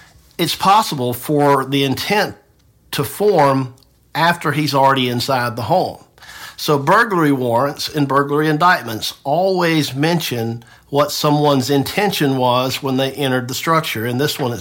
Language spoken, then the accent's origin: English; Tifton, Georgia, United States; I grew up in Tifton, so I know the area.